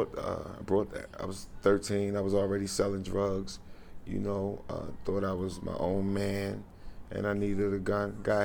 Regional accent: Baltimore, Maryland, United States; Yes, sir. Born and raised in Baltimore.

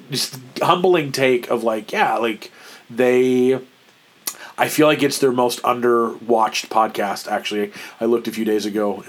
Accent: Oklahoma, United States; I think growing up in Oklahoma, we didn't have like professional sports teams, and so like we just never cared.

